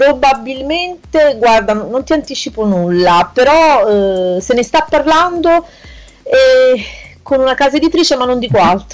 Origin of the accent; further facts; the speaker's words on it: Naples, Campania, Italy; io parlo da napoletana, quindi ricordiamoci che io arrivo da un paese e da un posto soleggiato quasi tutto l'anno